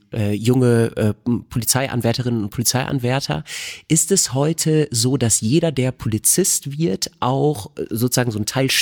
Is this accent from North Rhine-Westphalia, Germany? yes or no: yes; Bad Salzuflen, North Rhine-Westphalia, Germany; Weil mein eigener Opa, der war Kriminalpolizist in Bad Salzuflen, wo ich herkomme